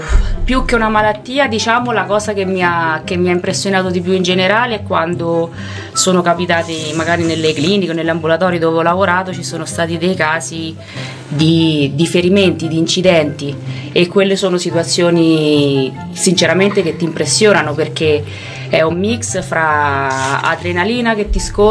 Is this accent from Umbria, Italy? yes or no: yes; Spoleto, Umbria, Italy; io sono di Spoleto, quindi non proprio di Gualdo, ma una città vicino, a circa un'oretta di strada da qui.